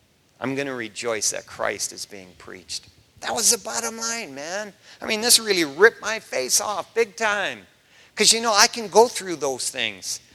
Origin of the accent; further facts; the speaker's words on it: Detroit, Michigan, United States; you sure you don't want me to do a work in Detroit, my hometown, Michigan?